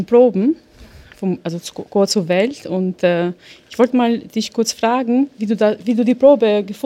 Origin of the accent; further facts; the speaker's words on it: Albania; Also ich komme ja ursprünglich aus Albanien